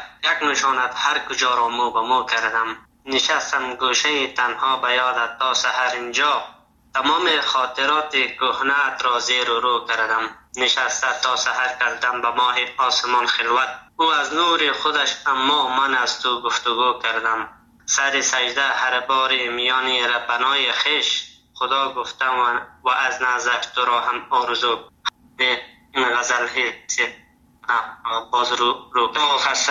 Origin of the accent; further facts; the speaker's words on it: Afghanistan; first language Dari; زبان دری به اصطلاح زبان مادریم است، فضل خدا مشکل نداره. ما همچنان زبان تحصیل ما زبان هزارگی را میفهمم، بلدیت دارم 100%. دیگه ازبکی را بلدیت دارم میفهمم